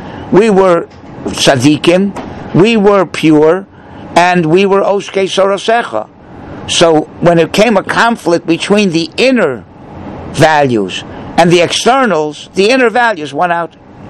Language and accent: English; North Miami Beach, Florida, United States; So I grew up in North Miami Beach. I never saw Gadol b'Yisrael.